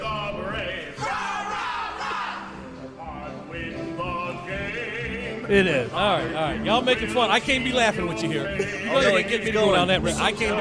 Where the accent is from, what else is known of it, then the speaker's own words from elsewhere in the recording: Chicago, Illinois, United States; I noticed this when I grew up in Chicago.